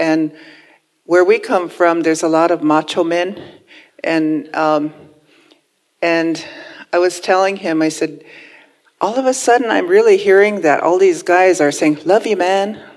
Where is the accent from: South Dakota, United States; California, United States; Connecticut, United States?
South Dakota, United States; Porcupine; I'm from Porcupine, South Dakota.